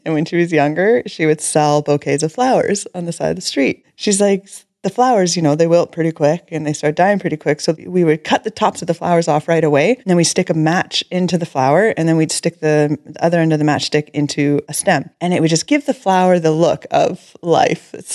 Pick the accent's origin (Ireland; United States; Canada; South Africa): Canada; I'm Canadian.